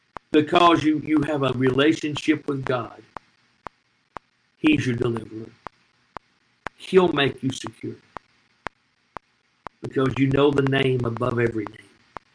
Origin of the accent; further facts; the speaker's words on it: Tennessee, United States; I read a story about … in my home state of Tennessee